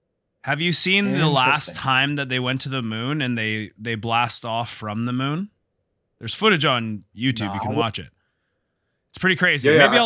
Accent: Canada; I'm Canadian

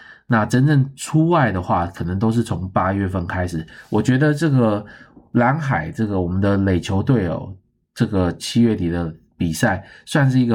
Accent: Taiwan; now in Canada; 我们自己本身也是台湾人

